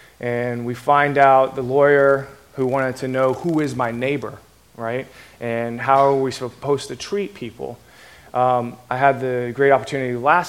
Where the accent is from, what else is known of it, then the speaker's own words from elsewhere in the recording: United States; accent: Southern; now in New York, United States; So if my accent doesn't sound as strong as it used to be, a good Southern accent, I apologize in advance.